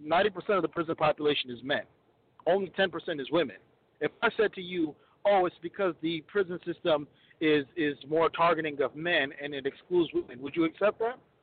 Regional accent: Minneapolis, Minnesota, United States; Like, in my city, I'm from Minneapolis. You know, in 93, when I was a young kid, we had the highest murder rate in the country

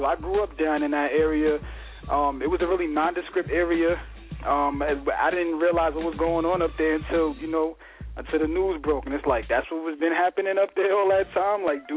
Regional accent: Queens, New York, United States; I'm from Queens originally.

